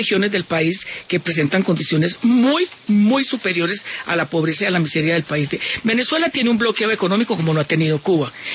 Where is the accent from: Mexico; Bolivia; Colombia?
Colombia; soy más colombiana que cualquiera.